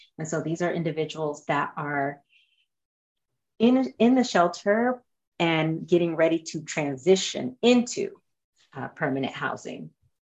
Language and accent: English; Maryland, United States; also born or lived in Florida; So yes, I am originally from Maryland. I am one of 8 kids. I'm number 3 from the oldest. I grew up there and after high school went to the military and after that moved to Florida